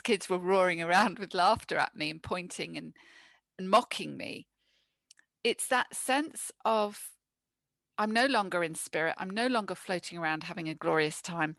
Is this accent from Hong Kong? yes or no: yes; Hong Kong; born there; I was born in Hong Kong, and we'd come over to visit my granny in England.